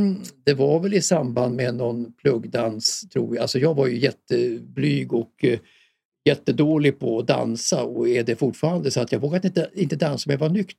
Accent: Årsta, Stockholm County, Sweden; Alltså det var ju ett medelklassområde i Årsta där jag växte upp.

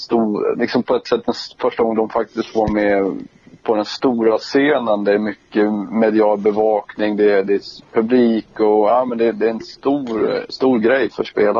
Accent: Åre, Jämtland County, Sweden; Jag är faktiskt en jämtlänning, född och uppvuxen i Åre.

